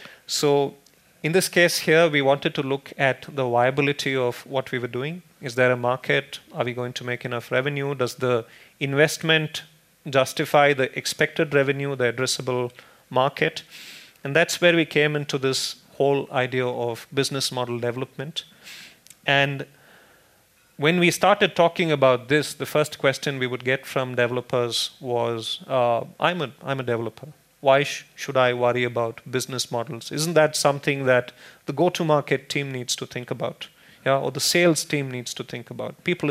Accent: Bangalore, Karnataka, India; I come from Bangalore in India

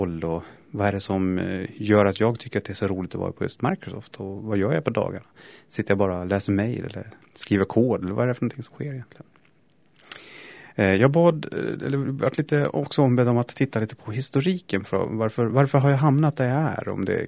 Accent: Stockholm, Stockholm County, Sweden; also born or lived in Leksand; now in Vallentuna, Sweden; Men jag är också född i Stockholm. 1973 så föddes jag på Södermalm och växte sedan upp bland på Söders höjder egentligen. Ända fram till, jag var 14 egentligen, slutade 8. Och flyttade upp till Leksand

